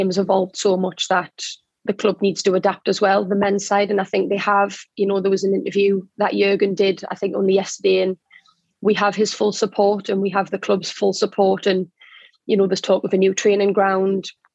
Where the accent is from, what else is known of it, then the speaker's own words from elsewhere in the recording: Newcastle, North East England, United Kingdom; It reminds me a lot of home. You know, I'm coming from Newcastle